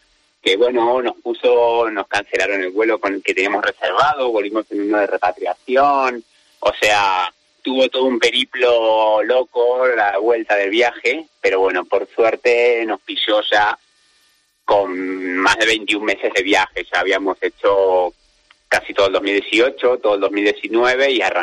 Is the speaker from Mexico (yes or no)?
no; Argentina; soy argentino, y hacía ya 2 años y medio que no veía a mi familia